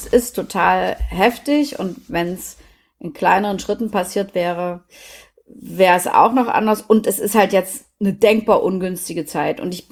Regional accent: Germany; ich bin ja in der DDR groß geworden

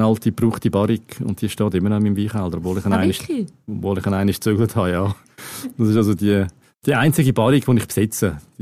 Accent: Central Switzerland, Switzerland; das gibt es auch in meiner Heimat in der Innerschweiz.

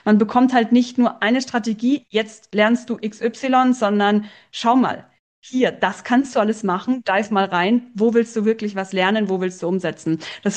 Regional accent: Germany; Ich selbst bin aus Deutschland.

